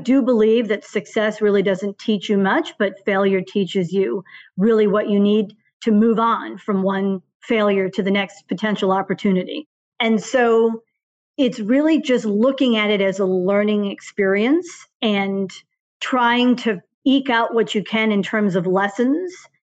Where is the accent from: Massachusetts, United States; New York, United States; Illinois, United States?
Massachusetts, United States; So I came from an Italian-American family, born and raised in the suburbs outside of Boston.